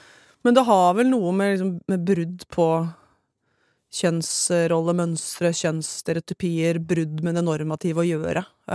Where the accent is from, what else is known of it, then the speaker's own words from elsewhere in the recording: Hamar, Innlandet, Norway; Jeg vokste opp på Hamar, nabobyen til Brumunddalen.